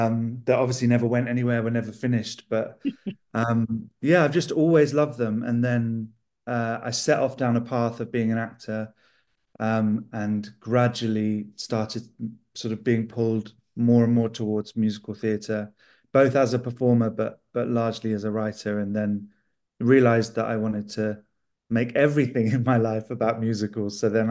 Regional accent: London, United Kingdom; now in York, United Kingdom; I'm from London, the UK. Originally, I live in York in the UK now.

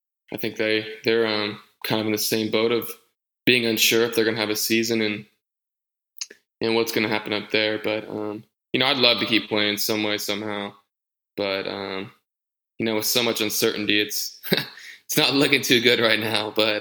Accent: California, United States; I'm from NorCal, so it would, the summers would get pretty hot. So, but I'm down in Southern California now, so it's a little cooler.

